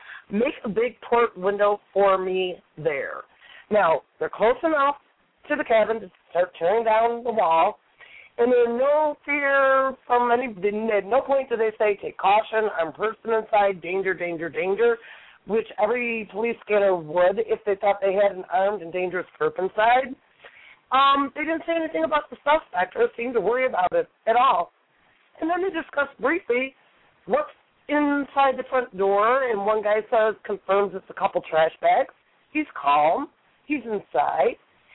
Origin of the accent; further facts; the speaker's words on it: Michigan, United States; I'm not all my listeners are from California, and I'm from Michigan.